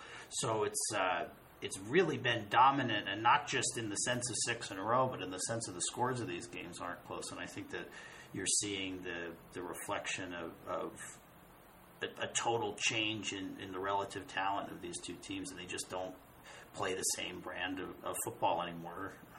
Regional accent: New York, United States; I grew up in New York, so I wasn't a Ute fan.

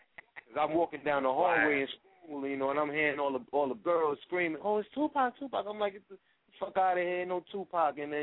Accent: New York City, New York, United States; I'm from East New York, that's where he's from.

